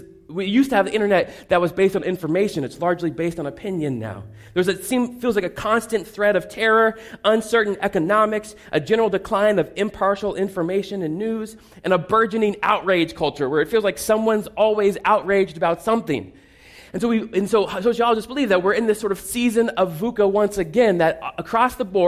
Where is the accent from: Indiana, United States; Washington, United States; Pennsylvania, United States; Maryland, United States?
Indiana, United States; Indianapolis; There was a particularly, handsome and talented six-year-old growing up in Indianapolis, Indiana.